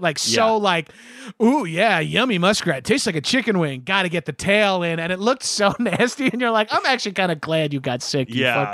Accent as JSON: {"language": "English", "region": "New York", "country": "United States", "said": "I'm from Long Island. We don't even have woods on Long Island, really."}